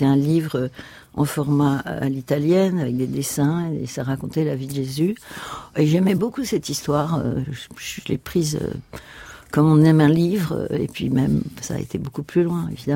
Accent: Versailles, Île-de-France, France; born there; je suis catholique, j'ai la foi, je suis née à Versailles, ouais.

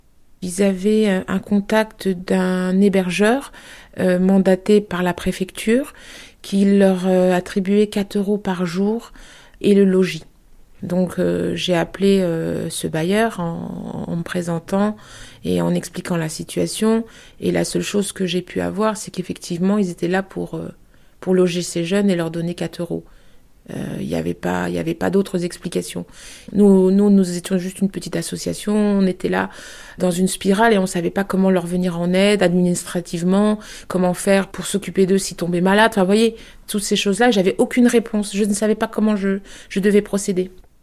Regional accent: Île-de-France, France; je suis de Seine-et-Marne et j'habite proche de Couvray.

